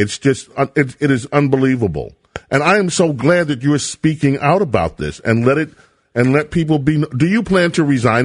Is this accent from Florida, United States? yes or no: no; Jamaica, New York, United States; Oh, my hometown. Hi, Lynn.